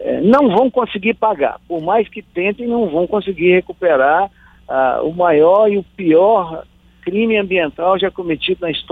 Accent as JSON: {"language": "Portuguese", "town": "Colatina", "region": "Espírito Santo", "country": "Brazil", "said": "Eu sou colatinense, eu moro na cidade de Colatina, que é uma cidade que nasceu às margens do Rio Doce. Metade da cidade é de um lado, metade é do outro."}